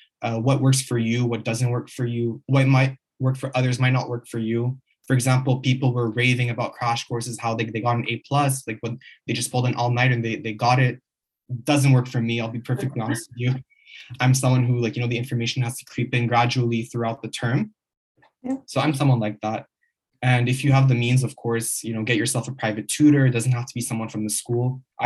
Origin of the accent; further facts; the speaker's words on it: Montreal, Quebec, Canada; also born or lived in Egypt; I was born in Montreal, Canada, and briefly lived in Egypt for about 7 years. I completed high school in Sejep University in Montreal. My mother is Moroccan and my dad is Egyptian.